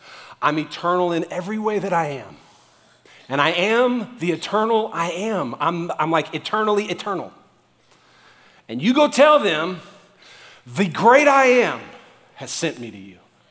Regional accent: New Orleans, Louisiana, United States; start shouting like every bit of like New Orleans came out of me. You know what I'm saying? That's my hometown.

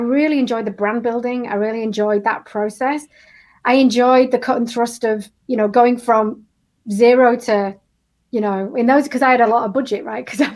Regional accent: Yorkshire and the Humber, United Kingdom; probably as you can tell by my accent, I'm actually a British. So I was actually born and bred in Yorkshire in England.

